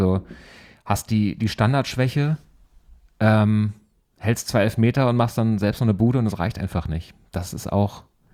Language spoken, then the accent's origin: German; Berlin, Germany; als Berliner